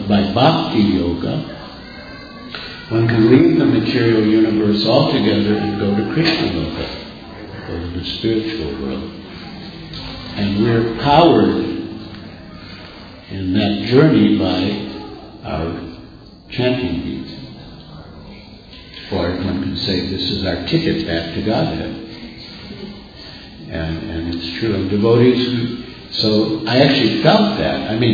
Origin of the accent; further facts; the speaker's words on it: Illinois, United States; I'm from the Chicago area. And I grew up about 12 minutes by car on the North Shore suburbs, 12 minutes by car from where His Holiness Radhanathaswami grew up.